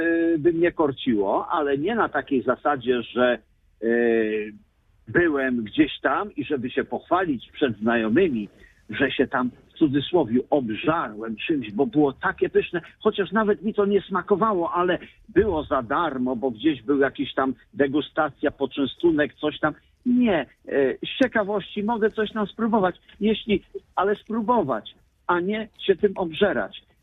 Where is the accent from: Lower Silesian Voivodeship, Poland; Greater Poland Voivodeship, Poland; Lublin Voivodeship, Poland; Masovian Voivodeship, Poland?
Greater Poland Voivodeship, Poland; Jeżeli ja jestem z Wielkopolski, no to jem pyry, jem schabowy, jem kapustę, jem bigos, nie jem takich rzeczy, które nie są dostępne w moim środowisku.